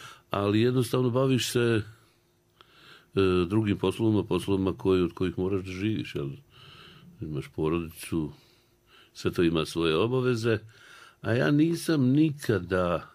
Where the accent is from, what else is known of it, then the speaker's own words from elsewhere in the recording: Banja Luka, Republika Srpska, Bosnia & Herzegovina; A ja volim Banja Luku, živim u Banja Luci, rođen sam u Banja Luci, moji su rođeni u Banja Luci, tako da nisam imao namjeru da se selim nigdje.